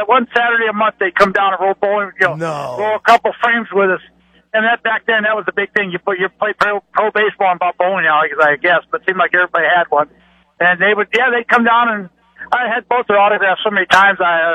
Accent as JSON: {"language": "English", "town": "Cincinnati", "region": "Ohio", "country": "United States", "tie": "born or raised there", "said": "I grew up in Cincinnati and got to see Roberto Clemente playing Crosley Field growing up"}